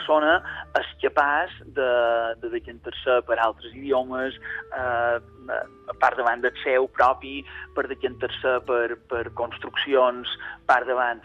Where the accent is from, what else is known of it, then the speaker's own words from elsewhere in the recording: Balearic Islands, Spain; Quan som els mallorquins, jo diria que esquizofrènics